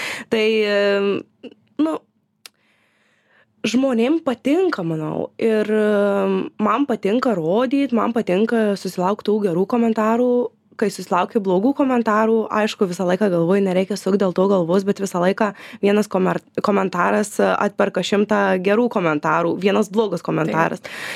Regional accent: Marijampolė, Marijampolė County, Lithuania; Kadangi pati esu Marijampolietė, tai visą laiką sakiau, kad Marijampolė, tai kažką jau tikrai padarysiu.

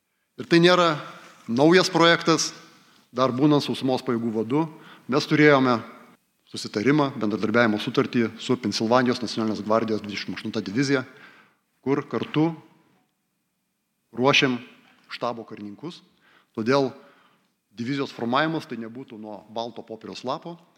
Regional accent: Druskininkai, Alytus County, Lithuania; Esu gimęs ir užaugęs Druskininkuose. 1988 metais pabaigiau trečią vidurinę mokyklą, šiuo metu jinai vadinasi Saulės pagrindinė

